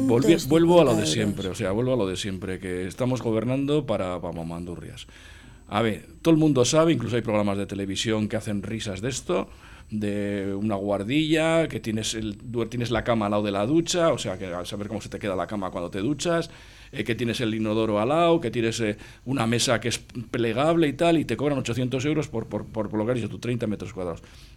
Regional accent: Portugalete, Basque Country, Spain; No, porque nosotros somos del Gran Portugalete.

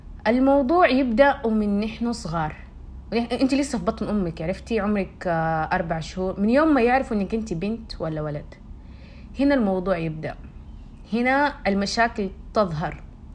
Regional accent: Saudi Arabia; نحن عندنا في السعوديه علمي وادبي طبعا

